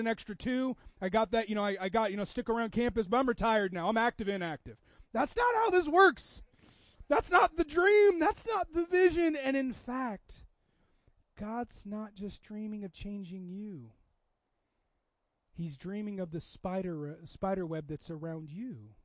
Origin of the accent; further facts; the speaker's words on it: Seattle, Washington, United States; I grew up in Seattle area, very not religious.